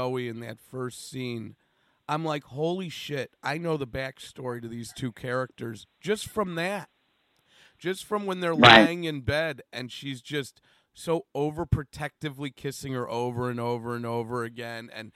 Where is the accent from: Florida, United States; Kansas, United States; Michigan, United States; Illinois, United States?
Illinois, United States; Chicago; Yes, I am. I'm from Chicago, yeah.